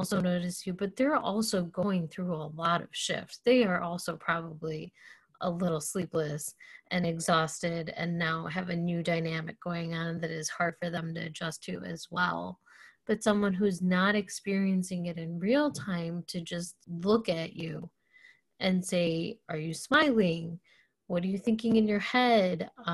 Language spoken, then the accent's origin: English; India; I'm Indian though, so I should know all about cardamom.